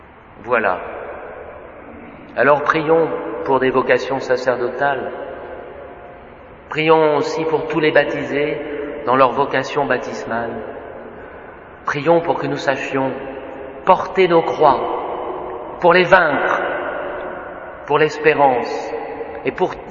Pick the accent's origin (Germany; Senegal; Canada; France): France; Je suis gêné parce que je suis français et que cette coutume n'existe pas de nos jours.